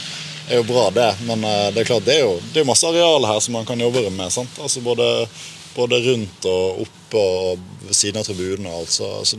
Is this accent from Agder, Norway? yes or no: yes; Sirdal, Agder, Norway; Jeg er fra Sirdal.